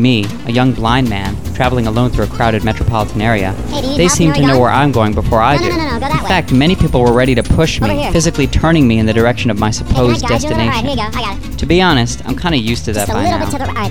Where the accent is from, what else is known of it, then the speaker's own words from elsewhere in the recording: New York City, New York, United States; I'm from New York City, so I was used to the fast pace of living